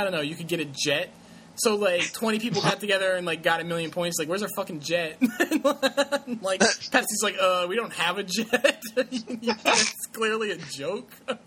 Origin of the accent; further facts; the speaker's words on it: Nicaragua; I don't think less of anyone because I'm from Nicaragua.